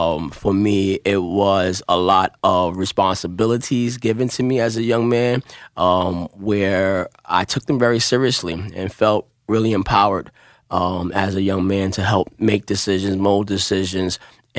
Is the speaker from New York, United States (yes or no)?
yes; Brooklyn, New York, United States; I was a young man growing up in Brooklyn, New York, Crown Heights, Brooklyn, single mom.